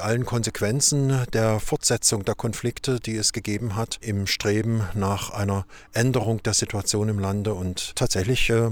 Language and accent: German; Dresden, Saxony, Germany; Ich selbst bin gebürtiger Dresdner.